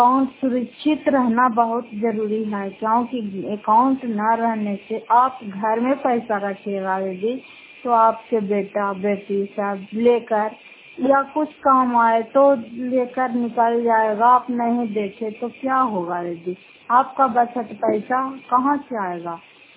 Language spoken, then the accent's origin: Hindi; Bihar, India; घर फतेहपुर पंचायत मकरौटा जिला नालंदा खराब पचरा ब्लॉक की निवासी हूँ।